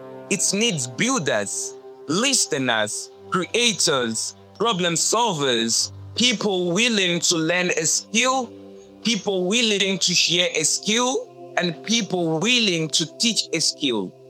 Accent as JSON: {"language": "English", "country": "Nigeria", "said": "I come from Nigeria, a country in which the world often meets through headlines."}